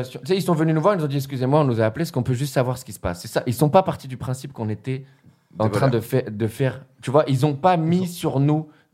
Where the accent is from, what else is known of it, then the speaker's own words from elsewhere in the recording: Île-de-France, France; Moi, j'ai grandi dans 94.